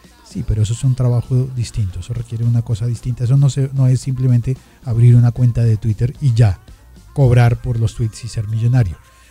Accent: Colombia; como soy colombiano, pues pensé cómo me pongo en las redes sociales.

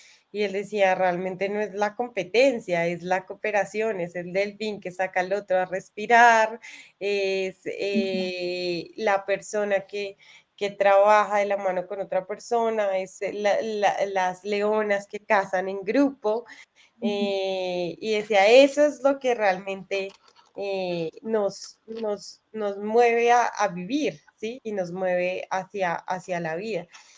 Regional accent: Colombia; a nosotros como colombianos y colombianas

